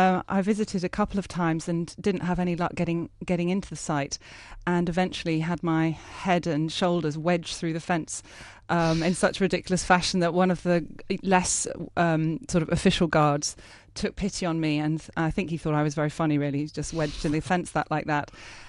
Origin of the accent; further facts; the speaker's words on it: United Kingdom; I'm a British artist.